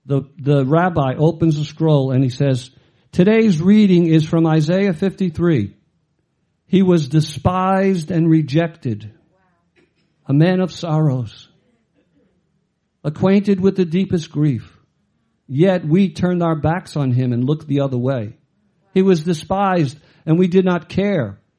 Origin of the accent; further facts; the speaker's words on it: Sicily, Italy; and I'm Sicilian, so, you know, I'm from South too, South Italy, you know, so.